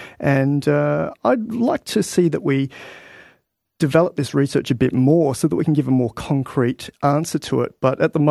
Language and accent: English; Perth, Western Australia, Australia; from my hometown and my current town, from Perth.